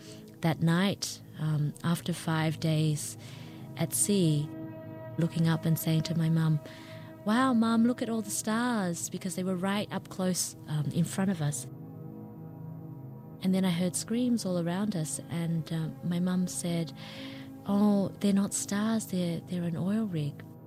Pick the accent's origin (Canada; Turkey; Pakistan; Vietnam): Vietnam; also born or lived in Australia; now in San Francisco, United States; And then I say, I'm from Vietnam